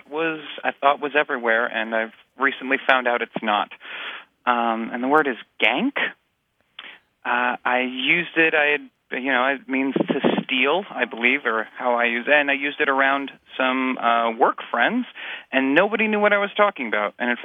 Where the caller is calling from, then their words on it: Los Angeles, California, United States; Hi, Martha. … I'm calling from Los Angeles.